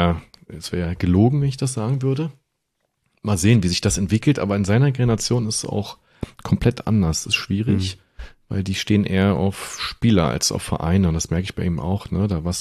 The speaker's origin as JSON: {"language": "German", "region": "Berlin", "country": "Germany", "tie": "born or raised there", "said": "Ich bin gebürtiger Pankower. Und genau, Berlin-Pankow."}